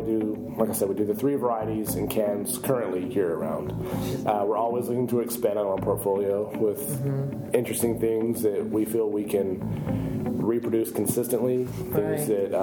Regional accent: Texas, United States; now in Portland, United States; I'm Texan born and raised.

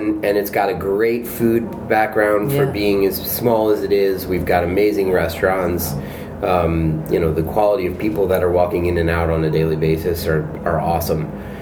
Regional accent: Durham, North Carolina, United States; I am. I'm born and raised in Durham.

